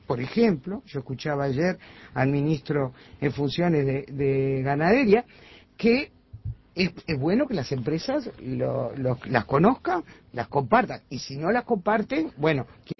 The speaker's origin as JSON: {"language": "Spanish", "country": "Uruguay", "said": "somos los uruguayos los que tenemos instancias, por lo menos democráticas, en nuestro país"}